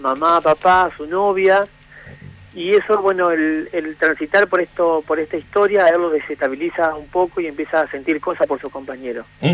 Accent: María Grande, Entre Ríos, Argentina; yo soy oriundo de María Grande, en ese tiempo estaba viviendo en María Grande. Entonces era como que lo escribía desde ahí, digamos, desde la comunidad de María Grande, que es mucho más chica que la comunidad de Paraná.

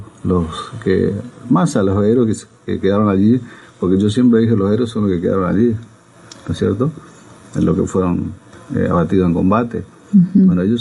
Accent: Argentina; somos argentinos

